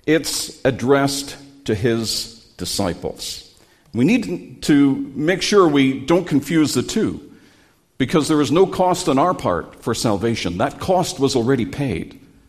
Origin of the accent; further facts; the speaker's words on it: Northern Ireland, United Kingdom; I remember growing up in Northern Ireland, and I had Christian parents